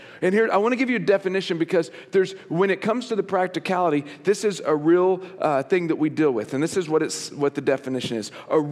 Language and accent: English; Oklahoma, United States; also born or lived in Texas; so I'm from Oklahoma and Texas where it's all hot water, no cold water.